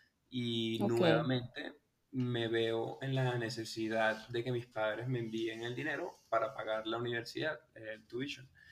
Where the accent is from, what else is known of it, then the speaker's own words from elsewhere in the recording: Venezuela; moved away; also born or lived in Madrid; yo soy venezolano y dada la situación en Venezuela económica y política, desde muy joven siempre estuve buscando oportunidades por fuera de Venezuela.